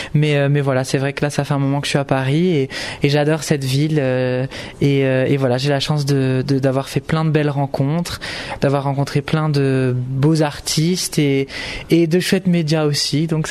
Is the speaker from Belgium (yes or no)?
yes; Belgium; chez nous en Belgique.